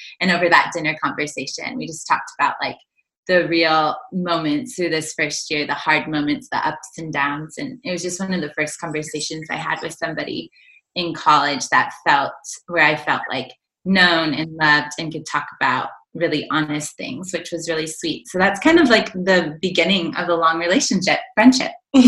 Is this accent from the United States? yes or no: yes; North Carolina, United States; Yeah, okay, so … I am from North Carolina, so the mountains of North Carolina, pretty much opposite of LA.